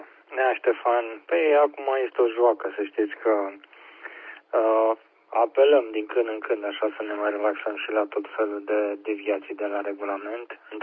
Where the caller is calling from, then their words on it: Bucharest, Romania; QTH București.